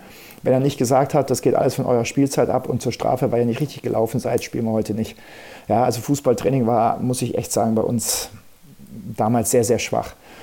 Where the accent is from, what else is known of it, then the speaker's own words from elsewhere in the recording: Munich, Bavaria, Germany; Ich bin in München aufgewachsen. Ich komme aus München.